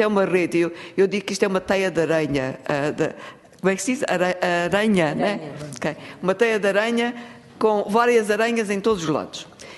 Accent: South Africa; Eu venho da África do Sul, portanto, sanctions, reverse engineering.

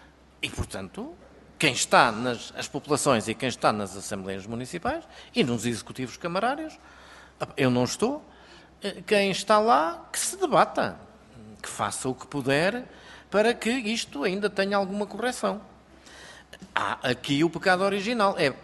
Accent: Oliveira do Hospital, Coimbra, Portugal; Eu sou de Oliveira do Hospital

